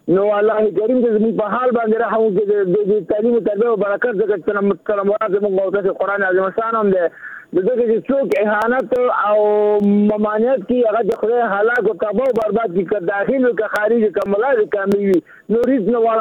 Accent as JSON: {"language": "Persian", "country": "Afghanistan", "said": "ما افغانم"}